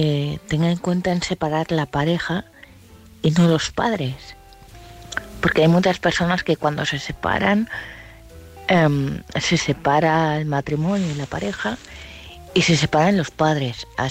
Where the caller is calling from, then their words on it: Vilanova, Spain; de Vilanova.